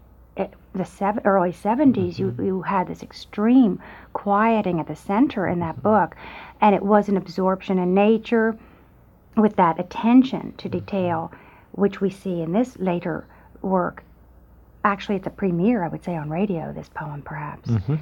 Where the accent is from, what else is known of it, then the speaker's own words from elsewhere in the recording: West Virginia, United States; I'm from West Virginia, so I'm grateful.